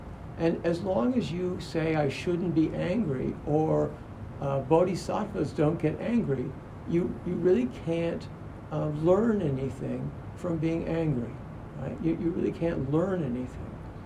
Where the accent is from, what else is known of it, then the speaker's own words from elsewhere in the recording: Baltimore, Maryland, United States; one of my big quote-unquote enemies when I was growing up in Baltimore was a kid named Bobby Westbrook.